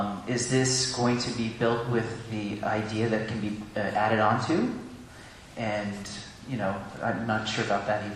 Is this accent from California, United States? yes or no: yes; Woodacre, California, United States; from Woodacre.